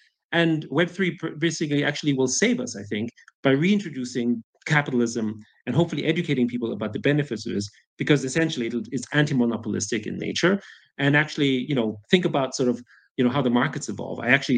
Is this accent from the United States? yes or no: no; Austria; I grew up in Austria, in a social democratic country, so I'm not anti-socialist per se.